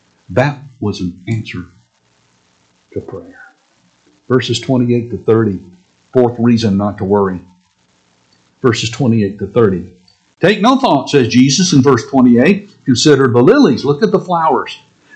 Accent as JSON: {"language": "English", "region": "Tennessee", "country": "United States", "tie": "born or raised there", "said": "I was born and raised in Tennessee, and boy, those magnolias are just gorgeous."}